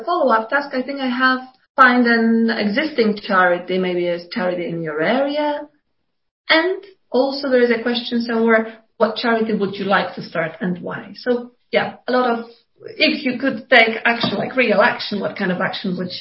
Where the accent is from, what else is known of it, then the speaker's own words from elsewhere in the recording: Poland; which is a non-profit in Poland, and I am from Poland.